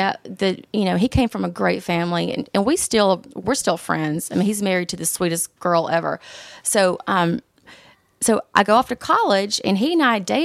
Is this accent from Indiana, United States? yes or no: no; Sandersville, Georgia, United States; Sandersville, Georgia.